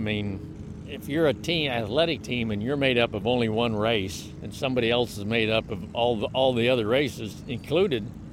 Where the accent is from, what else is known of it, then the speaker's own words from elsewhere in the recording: Chicago, Illinois, United States; For me, I came from Chicago, and integration and stuff like that for me was chapter 3 in my history book.